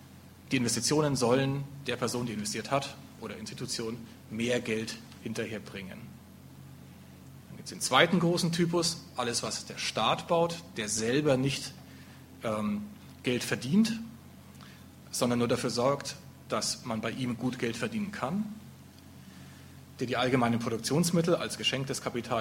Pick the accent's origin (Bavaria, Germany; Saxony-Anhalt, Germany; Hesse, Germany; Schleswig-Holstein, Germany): Hesse, Germany; Frankfurt; Selbst so reiche Städte wie Frankfurt, wo ich herkomme, haben ein Finanzproblem